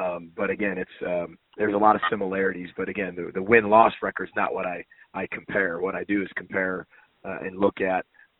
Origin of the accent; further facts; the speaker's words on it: Chicago, Illinois, United States; Well, I've known about Floyd of Rosedale for a long time, growing up in Big Ten country in Chicago, and I kind of knew all about the Big Ten rivalries.